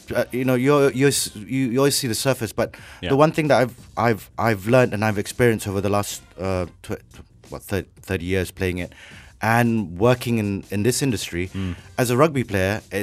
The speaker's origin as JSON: {"language": "English", "region": "Sarawak", "country": "Malaysia", "moved": "yes", "said": "Not only from Malaysia, I came from Sarawak."}